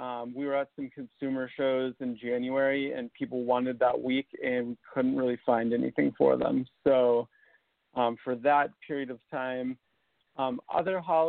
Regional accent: Fort Collins, Colorado, United States; also born or lived in Des Moines, Iowa; Yes, so I was actually born in Des Moines, Iowa, but I grew up in Fort Collins, Colorado, so about an hour from Estes Park, Colorado

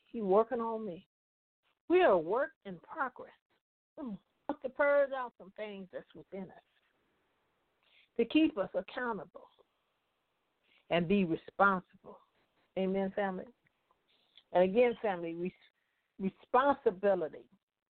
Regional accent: Compton, California, United States; I remember when we was growing up in Compton and going out to parties.

